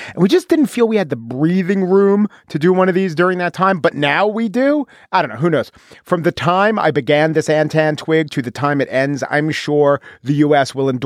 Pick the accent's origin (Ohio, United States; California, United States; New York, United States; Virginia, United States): New York, United States; Now, a lot of times as a New Yorker, I'll say